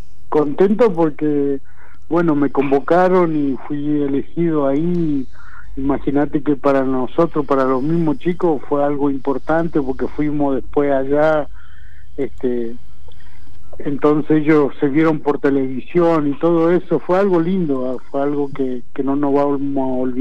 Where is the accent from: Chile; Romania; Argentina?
Argentina; Quilmes, Buenos Aires Province; nosotros somos acá, estamos entre Lanús, Florencio Varela. Somos de Quilmes, el límite con el Almirante Brown, San Francisco Solano. Este es mi lugar de lucha.